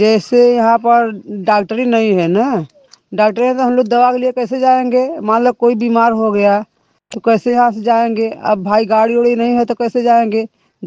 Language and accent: Hindi; Mirzapur, Uttar Pradesh, India; मैं हनुमान पड़ा की रहने वाली हूँ, मिर्जापुर सिटी ब्लॉक। मेरा उम्र 48 साल है। मैं यहाँ देहात से बोल रही हूँ।